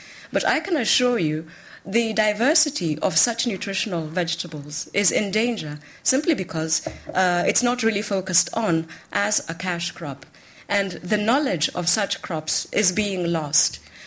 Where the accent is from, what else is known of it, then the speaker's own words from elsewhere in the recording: Nairobi, Kenya; the work being done by urban farmers in slums such as Kibera, which is in my hometown, and indeed it is being reported as one of the largest slums, if not the largest slums, in Africa.